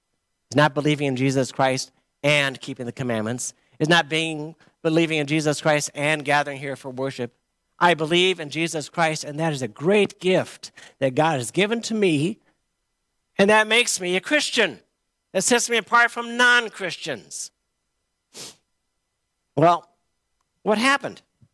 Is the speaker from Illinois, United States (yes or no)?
yes; Moline, Illinois, United States; Just so you know, I grew up here in America, Midwest America, in a place called Moline, Illinois, and I grew up in a very, what you would call a traditional Midwest home